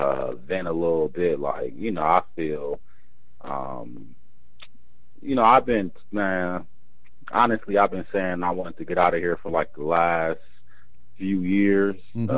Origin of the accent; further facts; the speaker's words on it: Gary, Indiana, United States; born there; I was born in Gary, Indiana, and that's where my family came from after the migration from Mississippi.